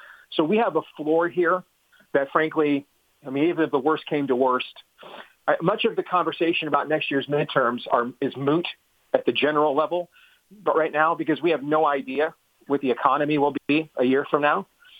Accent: Michigan, United States; I grew up in Michigan.

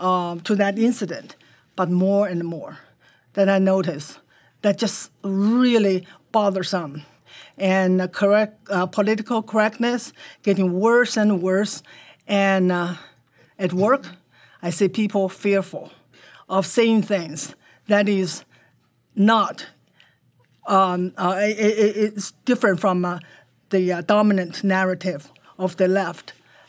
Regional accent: China; English is a second language; moved away as an adult; now in United States; I grew up in China, and I was six, turning seven, when the Cultural Revolution started. So I spent my entire school years in Cultural Revolution.

